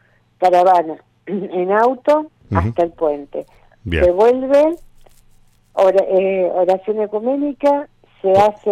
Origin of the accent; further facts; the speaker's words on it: Argentina; uno como argentino se siente defraudado